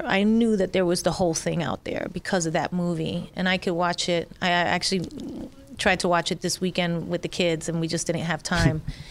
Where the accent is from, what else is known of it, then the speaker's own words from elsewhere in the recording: Bronx, New York, United States; from just growing up in the Bronx.